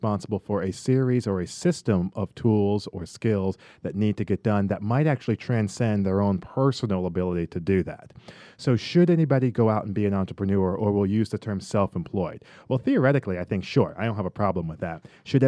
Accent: Connecticut, United States; I'm originally from Connecticut, so she's up in the Northeast

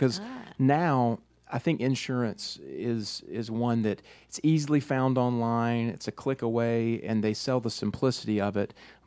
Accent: Wilmington, United States; accent: Wilmington accent; because I'm from Wilmington, so I'm a Wilmingtonian through and through.

